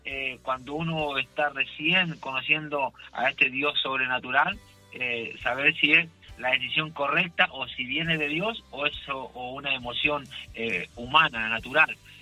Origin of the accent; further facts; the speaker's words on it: Chile; soy nacido y criado en la República de Chile, ¿cierto? Soy chileno de nacimiento.